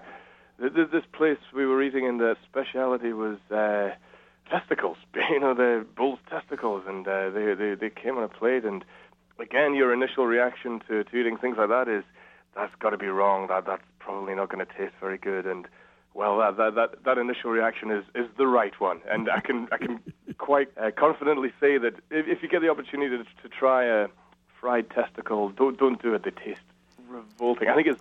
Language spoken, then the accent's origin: English; Scotland, United Kingdom; I grew up in Scotland, but my father was Greek